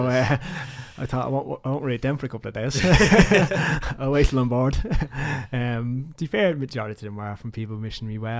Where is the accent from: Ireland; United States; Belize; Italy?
Ireland; I supported them when I was a kid, because growing up in Ireland